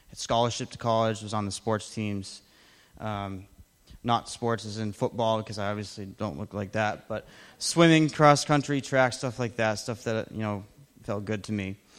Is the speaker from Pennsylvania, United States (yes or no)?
no; Framingham, Massachusetts, United States; I am from Framingham, Massachusetts. I'm 23 years old.